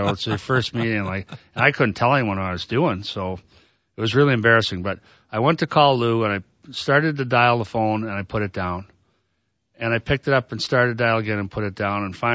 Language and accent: English; Ireland; I said, Brendan, we're Irish.